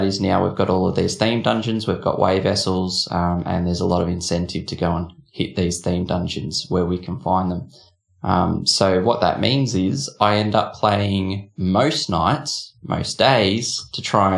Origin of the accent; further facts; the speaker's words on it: Australia; I come all the way from Australia via the power of a way vessel.